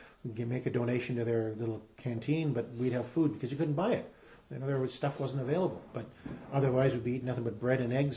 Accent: Canada; just to get the basic necessities as a Canadian that I needed.

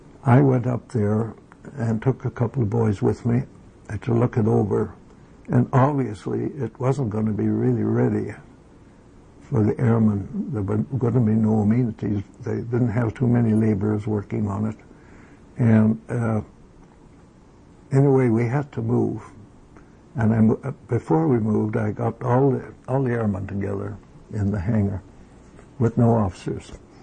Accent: Canada; Only once was there ever anything said in any of my reports about me being Canadian, it made a difference.

